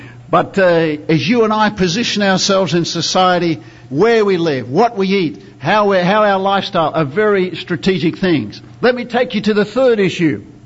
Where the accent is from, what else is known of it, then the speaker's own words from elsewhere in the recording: Australia; now in India; And I'm from Australia, we love meat.